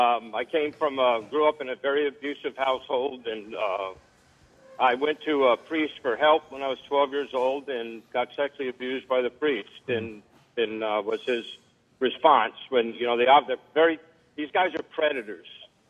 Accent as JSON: {"language": "English", "region": "Rhode Island", "country": "United States", "tie": "born or raised there", "said": "I grew up in Rhode Island."}